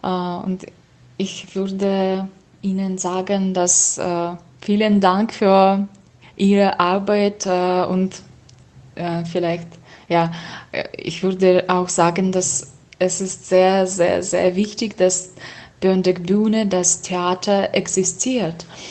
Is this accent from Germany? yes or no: no; Tomsk, Tomsk Oblast, Russia; German is a second language; now in Austria; ich komme aus Tomsk als Freiwillige und arbeite bei Pyeongchang Bühne. Und ich bin hier nur 4 Monate in Österreich und mein Deutsch ist nicht so gut.